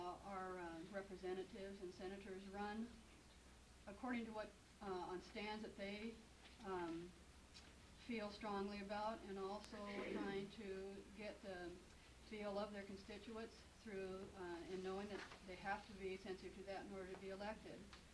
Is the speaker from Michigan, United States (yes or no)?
no; Juneau, Alaska, United States; I'm from Juneau, 5896 Lund Street.